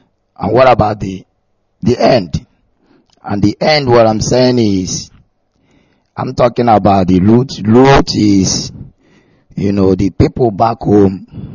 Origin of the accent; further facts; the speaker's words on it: Nnewi, Anambra, Nigeria; I'm from Nigeria, Aibo, for the meantime. I'm from Anambra State, east side, Nnewi side. So, and I'm living here in Nostra.